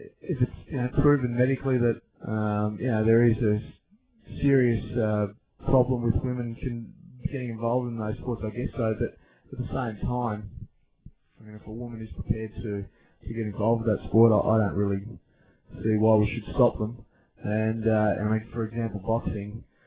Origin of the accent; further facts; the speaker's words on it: Australia; Being an Aussie bloke, I've always loved cricket. I played it as a young bloke